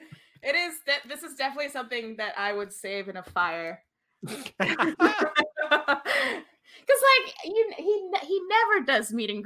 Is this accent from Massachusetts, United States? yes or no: no; New York, United States; Like growing up in New York and growing up in the Attitude Era where they were always in Madison Square Garden